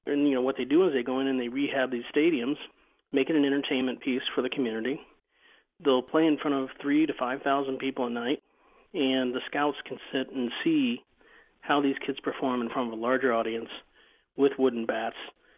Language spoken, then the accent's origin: English; Indianapolis, Indiana, United States; because my family, we're from Indianapolis, and a big vacation for a big Catholic family of six kids was a trip to Cincinnati.